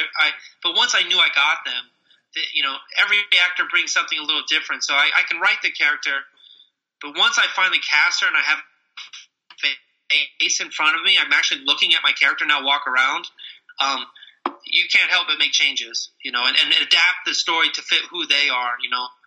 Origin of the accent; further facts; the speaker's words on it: Denver, Colorado, United States; now in Wisconsin, United States; I'm not originally from Wisconsin. I'm from Denver, Colorado.